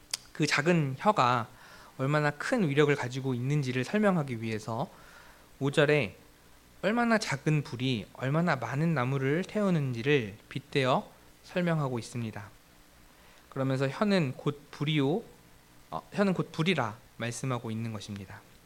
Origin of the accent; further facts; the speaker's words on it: Ganghwa, Incheon, South Korea; 저는 이제 어렸을 때 강화도에서 살았기 때문에 사실 말의 입에 재갈을 물리는 것보다 이제 소의 코에 그걸 뭐라고 표현하는지 모르겠지만 코걸이를 꿰서 이제 그걸 가지고 이렇게 통제하는 그런 모습이 조금 더 이렇게 생생하고 익숙한 것 같습니다.